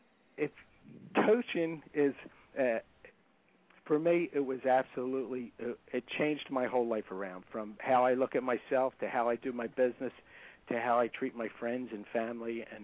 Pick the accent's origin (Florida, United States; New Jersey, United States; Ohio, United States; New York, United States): New Jersey, United States; I'm from New Jersey, but I'm going to be meeting Kim next month.